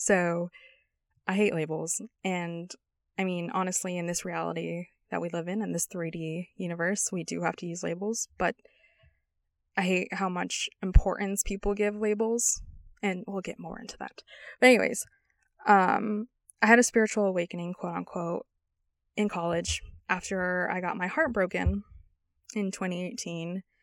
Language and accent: English; San Diego, California, United States; moved away as an adult; also born or lived in Las Vegas; now in North Carolina, United States; I'm 24. I was born and raised in San Diego, and I moved to Las Vegas for college